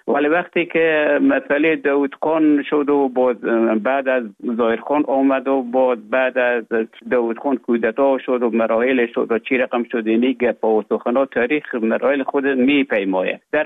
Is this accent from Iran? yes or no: no; Herat, Afghanistan; moved away as an adult; also born or lived in Russia; now in Finland; تحصیلات خود در ولایت هرات تا صنف 12 به اتمام رساندم.